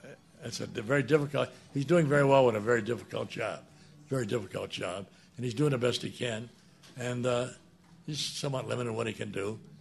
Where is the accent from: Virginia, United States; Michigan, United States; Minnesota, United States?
Michigan, United States; Detroit; I was born and raised in Detroit. I love Detroit.